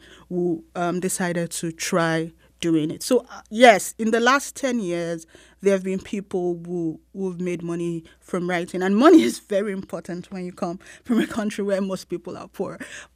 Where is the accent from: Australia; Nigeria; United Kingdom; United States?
Nigeria; Lagos; I was born in Lagos. I grew up in Lagos. But I went to boarding school when I was 10.